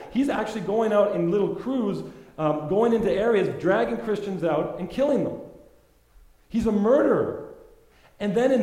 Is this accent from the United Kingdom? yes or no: no; Ireland; I like that because I'm Irish